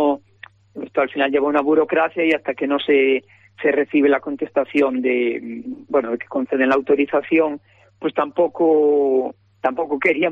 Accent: Vilagarcía de Arousa, Galicia, Spain; nosotros somos de Vila García, la Asociación Nación Vila García, y todos somos de allí.

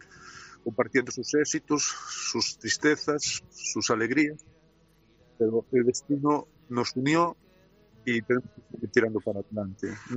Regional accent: Galicia, Spain; como los gallegos guardamos todo para adentro.

